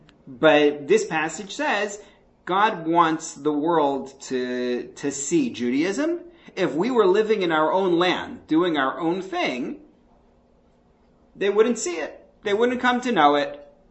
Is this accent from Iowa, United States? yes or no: no; New York, United States; I grew up in New York and was not familiar with anybody who had converted.